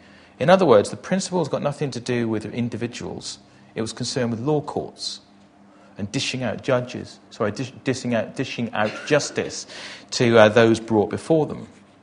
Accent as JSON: {"language": "English", "region": "South West England", "country": "United Kingdom", "tie": "born or raised there", "said": "R.C. Chapman lived in the 1800s in Barnstaple, near my hometown."}